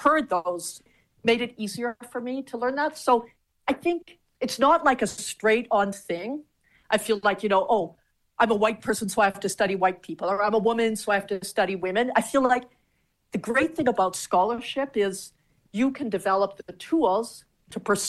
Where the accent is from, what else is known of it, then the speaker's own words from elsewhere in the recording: Canada; I don't feel like because I'm Canadian, I had to study Canadian history.